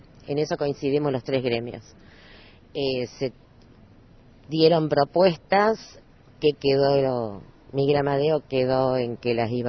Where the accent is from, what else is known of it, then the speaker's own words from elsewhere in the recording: Córdoba, Argentina; moved away; Yo llegué de Córdoba, no sé si te diste cuenta en algún momento, y cuando llegué hace 30 y pico de años, el pueblo me pareció carísimo